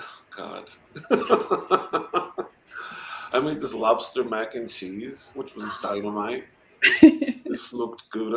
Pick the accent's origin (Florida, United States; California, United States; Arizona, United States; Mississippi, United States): California, United States; Los Angeles; my conditions growing up in South Central weren't that much different than kids on the other side of town